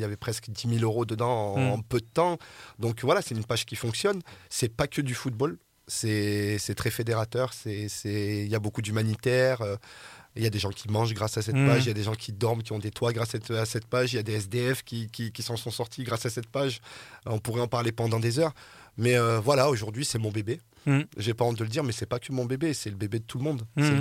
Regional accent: Grenoble, Auvergne-Rhône-Alpes, France; On est grenoblois, on est fiers d'être grenoblois et on aime tous Grenoble.

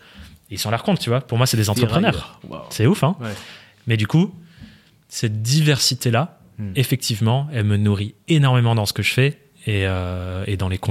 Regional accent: Nouvelle-Aquitaine, France; J'ai grandi en Dordogne.

